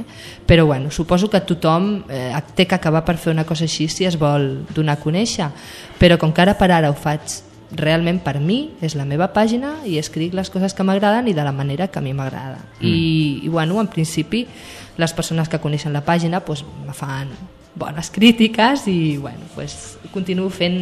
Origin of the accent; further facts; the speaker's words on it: Barcelona, Catalonia, Spain; now in Sant Feliu, Spain; No, jo sóc de Barcelona. Però la muntanya sempre m'ha agradat molt, sempre, de sempre. I bueno, sempre havíem volgut viure a prop o viure a la muntanya.